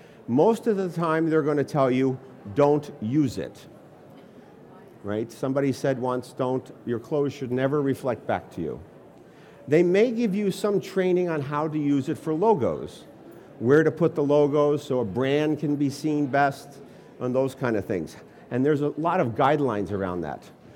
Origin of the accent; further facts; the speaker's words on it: United States; first language English; I am an American. I speak in English, my native tongue